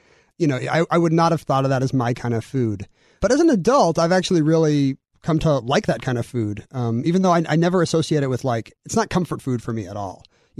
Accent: Seattle, Washington, United States; also born or lived in Asia; I grew up here in Seattle, moved overseas in second grade, and then stayed till college, moved back to the States, went to UW actually here in town.

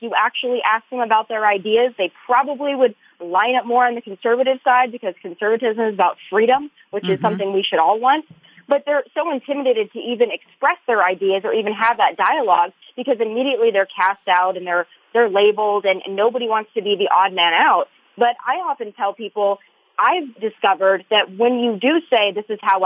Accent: South Dakota, United States; Well, I'm from South Dakota, so I'm one of those forgotten Americans, the silent majority in the middle

